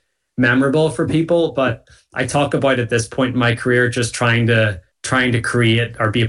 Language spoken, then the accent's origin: English; Northern Ireland, United Kingdom; I'm Northern Irish